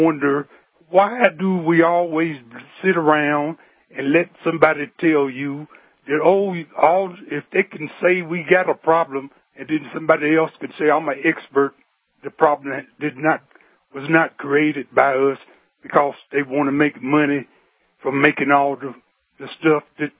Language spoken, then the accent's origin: English; West Virginia, United States; And to be me, I'm 59, and I came from West Virginia, and I got cousins that worked at some of them chemical plants in Institute, West Virginia